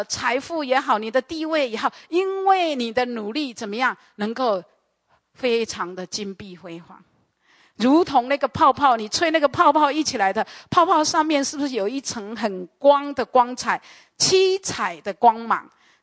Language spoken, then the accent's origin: Chinese; Taiwan; 特别我在台湾长大